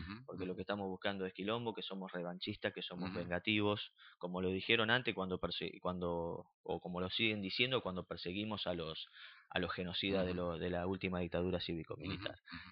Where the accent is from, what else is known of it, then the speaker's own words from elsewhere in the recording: Argentina; Somos todos argentinos, es verdad, somos todos argentinos